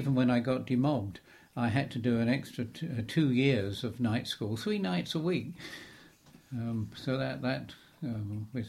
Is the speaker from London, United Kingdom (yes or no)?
yes; London, United Kingdom; born there; I was born in London near the Elephant and Castle in 1928.